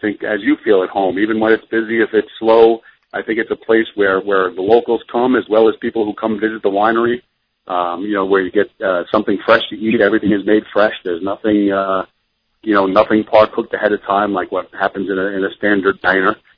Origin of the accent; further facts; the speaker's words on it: Brooklyn, New York, United States; moved away as an adult; I'm a retired New York City police captain. I grew up in Brooklyn, moved up about 20